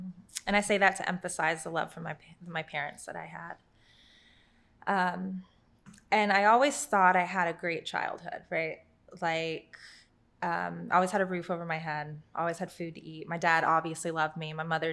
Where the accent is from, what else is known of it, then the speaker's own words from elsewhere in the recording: El Paso, Texas, United States; born there; So I was born in El Paso, Texas.